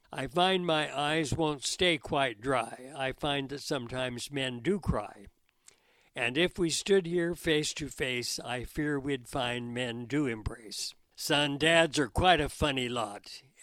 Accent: Delray, California, United States; I came from Delray, California, on a farm, and many of my school buddies and friends were Japanese.

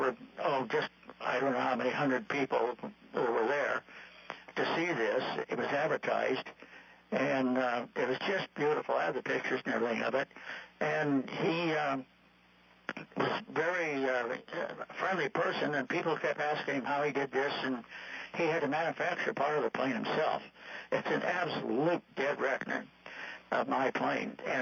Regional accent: California, United States; And I said, and I'm from the San Joaquin Valley, so just name it the San Joaquin Siren.

